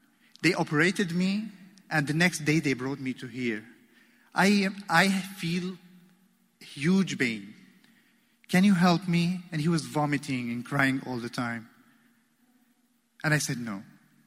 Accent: Damascus, Damascus Governorate, Syria; An ID, personal ID, indicates that I'm from Damascus.

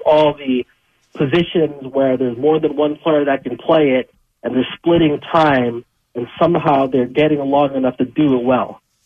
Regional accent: California, United States; I grew up in the East Bay. So, I mean

